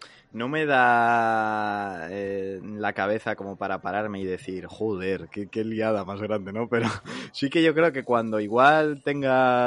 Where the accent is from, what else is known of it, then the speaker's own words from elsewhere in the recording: Valencia, Valencian Community, Spain; moved away as an adult; now in Madrid, Spain; por aquí. Aquellos meses, septiembre, octubre, noviembre, yo me mudé de Valencia a Madrid para estudiar la carrera. Y yo en Valencia, pues he crecido en un barrio donde tengo todo en una manzana